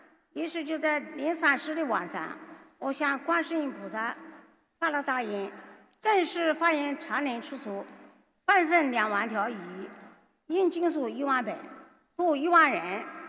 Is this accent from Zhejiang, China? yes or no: no; Nanjing, Jiangsu, China; accent: Nanjing dialect; 我是来自南京，江苏南京的